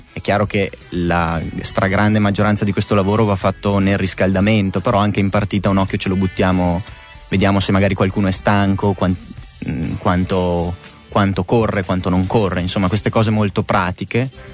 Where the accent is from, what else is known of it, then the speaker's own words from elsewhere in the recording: Verona, Veneto, Italy; also born or lived in Bologna; io che sono cresciuto a Verona, ma sono nato a Bologna